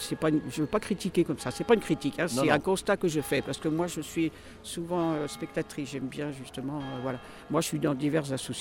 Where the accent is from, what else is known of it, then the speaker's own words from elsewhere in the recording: Paris, Île-de-France, France; Moi je suis arrivée il y a vraiment 35 ans, je venais de Paris